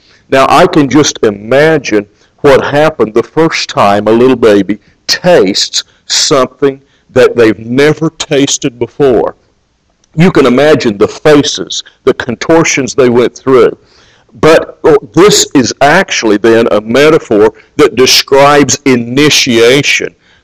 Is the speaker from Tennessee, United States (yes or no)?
no; Kansas City, Missouri, United States; I was raised in the barbecue capital of the world. I was raised in Kansas City